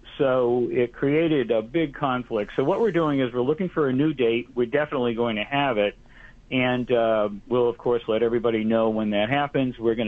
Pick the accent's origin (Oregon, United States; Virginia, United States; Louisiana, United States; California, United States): Virginia, United States; Richmond; I'm from Richmond, Virginia, and was deeply involved in our election, our very successful election last year.